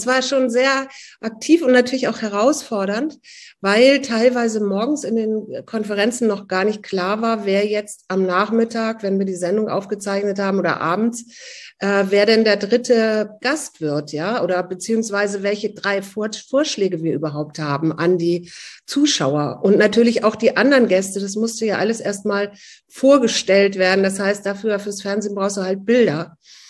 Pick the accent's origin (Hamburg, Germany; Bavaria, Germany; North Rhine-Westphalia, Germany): Hamburg, Germany; Also ich bin dann wirklich so am Rande von Hamburg groß geworden mit Feldern und Wiesen und Reiten und solchen Dingen.